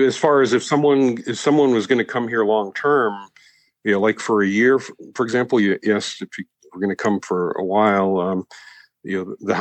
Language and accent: English; Boston, Massachusetts, United States; also born or lived in Italy; Well, I was actually born in Italy and lived in Europe till I was eight. So, well, my dad was working in Europe. So, but then after that, pretty much in the Boston area until I graduated college.